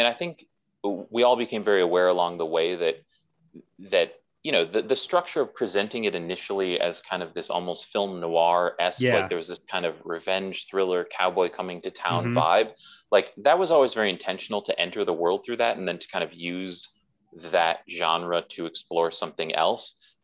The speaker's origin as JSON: {"language": "English", "town": "Milwaukee", "region": "Wisconsin", "country": "United States", "tie": "born or raised there", "said": "I was raised in Milwaukee, Wisconsin. I adore my family, but we weren't really cinephiles."}